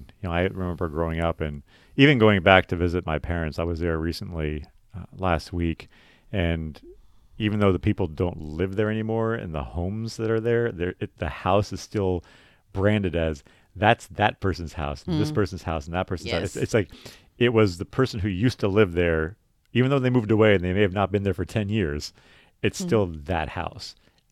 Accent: New Jersey, United States; I mean, I grew up in New Jersey, and there was places, and if you guys are listening and you know these places, there's a place called Wild West City.

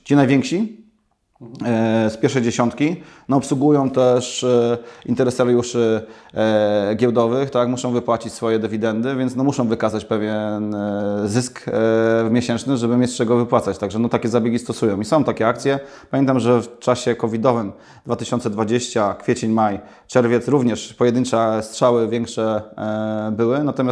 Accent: Poznań, Greater Poland Voivodeship, Poland; tak się złożyło, że analizujemy rynek warszawski, że jestem z Poznania.

